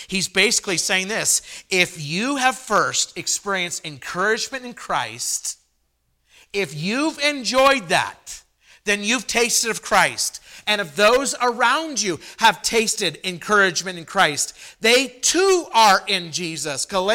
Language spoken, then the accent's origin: English; Idaho, United States; I'm from Idaho. I grew up in Idaho.